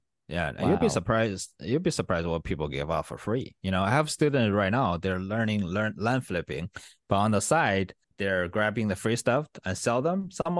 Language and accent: English; China; moved away as an adult; now in United States; I was kind of struggling in China because the day I felt like I needed to change was the day I got kind of kicked out from my college in China.